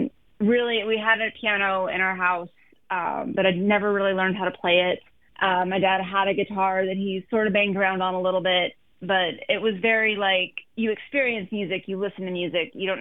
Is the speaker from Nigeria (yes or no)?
no; Colorado, United States; now in Austin, United States; I had been living in Colorado after I grew up in Colorado, but I'd gone back after college and knew I wanted to be someplace a little bit warmer